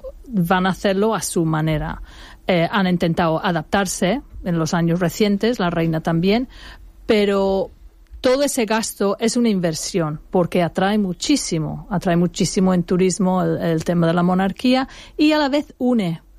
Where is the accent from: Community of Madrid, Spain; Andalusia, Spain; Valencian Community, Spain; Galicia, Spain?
Valencian Community, Spain; l'Alfàs del Pi; porque yo soy de Alfa del Pi